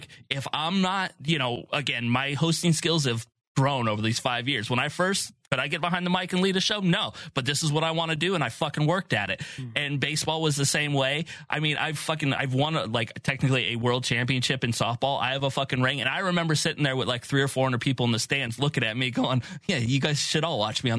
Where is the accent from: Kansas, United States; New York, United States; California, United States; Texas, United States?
New York, United States; but that's my attitude because I'm fucking from New York, and it's in my fucking blood.